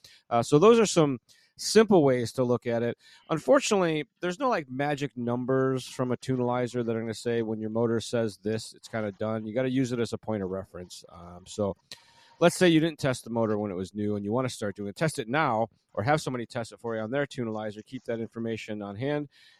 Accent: Illinois, United States; One of my flatland, I'm from Illinois originally, so it's one of my flatland brethren.

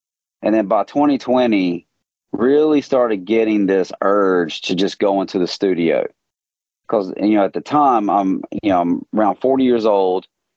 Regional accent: Thomasville, North Carolina, United States; also born or lived in High Point; But yeah, I grew up, I was born here in High Point where I live, raised in Thomasville, about 20 minutes down the road, a little small town.

